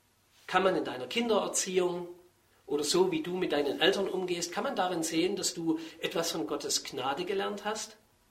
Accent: East Germany, Germany; Das habe ich als Kind in Ostdeutschland gelernt, da gab es gar nicht so viel Bananen.

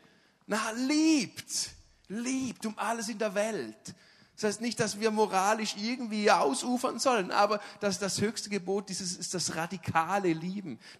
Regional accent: Switzerland; Ich bin Schweizer. Wir sind neutral, ja.

